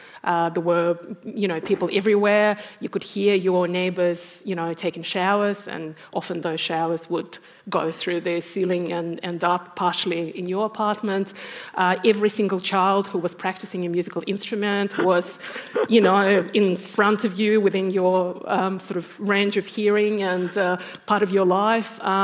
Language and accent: English; Kharkiv, Kharkiv Oblast, Ukraine; So I grew up in Ukraine, in the eastern part of Ukraine, in the second largest city, Kharkov. My mom was from Kiev, which is the capital of Ukraine. My parents are cousins.